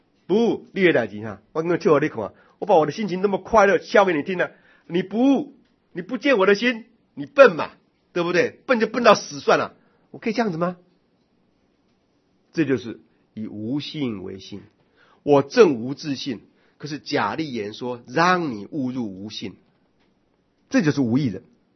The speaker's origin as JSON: {"language": "Chinese", "country": "Taiwan", "tie": "born or raised there", "said": "我小时候是在中和大溪那边烧煤球长大的。"}